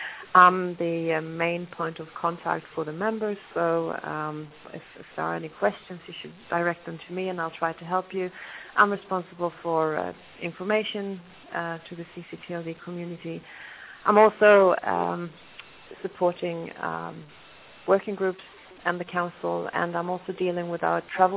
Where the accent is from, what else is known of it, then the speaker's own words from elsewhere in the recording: Poland; English is a second language; and I'm from Poland.